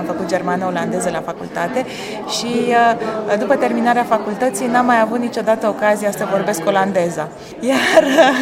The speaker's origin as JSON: {"language": "Romanian", "region": "Bucharest", "country": "Romania", "tie": "born or raised there", "said": "Eu am copilărit la București, cunosc România"}